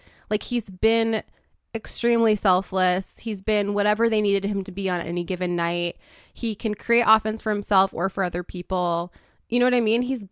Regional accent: Minnesota, United States; because I'm too Minnesotan for someone to say, like, I am the MVP.

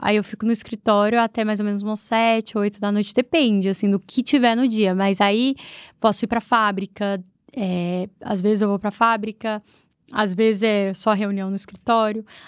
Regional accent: Minas Gerais, Brazil; É porque eu sou mineira, né, gente? Mineira é vaidosa, assim, gosta de inventar umas modas também.

